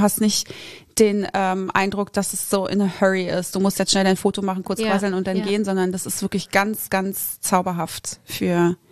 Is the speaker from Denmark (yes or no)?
no; Berlin, Germany